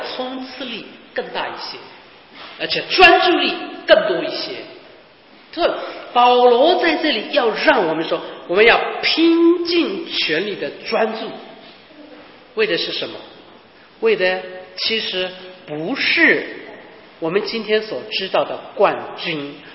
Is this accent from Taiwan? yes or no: no; China; 所以我以为是用我们中国人的一般思维方式去想